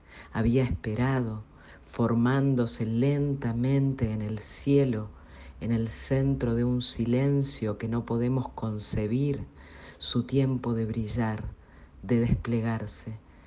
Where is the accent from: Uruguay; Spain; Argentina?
Argentina; Resistencia, Chaco; de Resistencia, Chaco, Argentina.